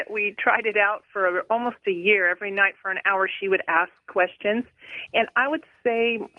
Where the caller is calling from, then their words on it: Portland, Oregon, United States; Hi, I'm calling from Portland, Oregon.